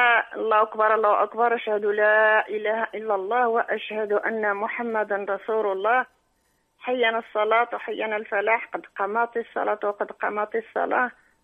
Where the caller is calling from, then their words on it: Netherlands; من هولندا.